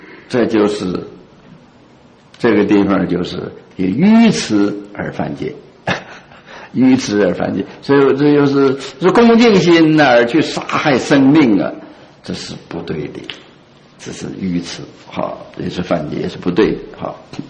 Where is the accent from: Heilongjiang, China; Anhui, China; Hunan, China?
Heilongjiang, China; Qiqihar; 我小时候在齐齐哈尔读书的时候